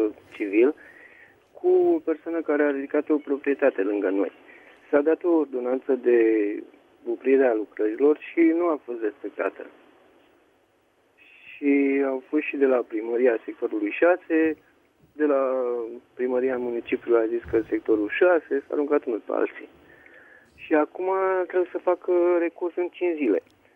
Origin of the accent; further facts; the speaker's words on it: Bucharest, Romania; și sunt din București